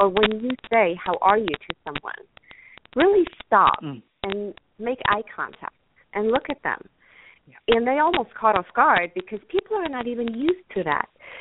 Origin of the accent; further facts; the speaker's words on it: Germany; English is a second language; moved away as an adult; now in United States; originally, 15 years ago, I decided to actually move to the United States, which I'm originally from Germany, Europe